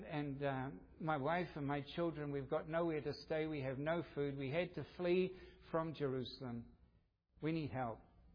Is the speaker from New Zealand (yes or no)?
yes; New Zealand; So I'm in New Zealand. I grew up in New Zealand. It's a volcanic country.